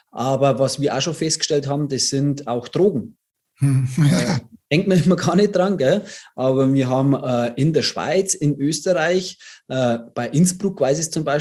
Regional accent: Bavaria, Germany; ich komme aus Bayern

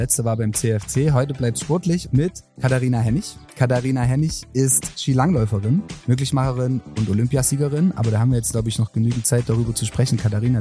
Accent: Satzung, Saxony, Germany; weil ich komme eigentlich aus Satzung, direkt um die Ecke.

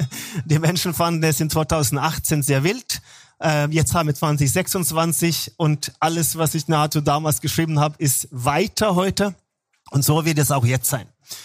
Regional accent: Norway; German is a second language; Und als Norweger finde ich die deutsche Sprache sehr mächtig und schön

